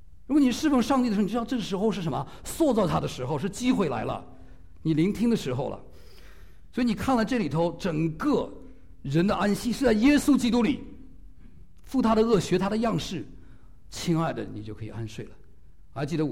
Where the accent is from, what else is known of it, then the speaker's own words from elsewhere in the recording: China; now in United States; 我们中国人是原来是父母亲的计划，然后美国现在说孩子自己的计划